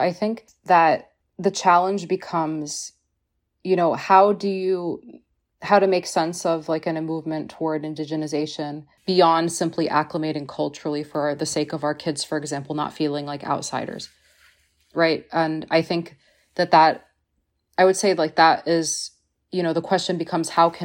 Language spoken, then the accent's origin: English; Missouri, United States; I'm a Palestinian descent and I grew up in Missouri. And I would say like my, you know, having grown up in Missouri or like very much like Midwestern background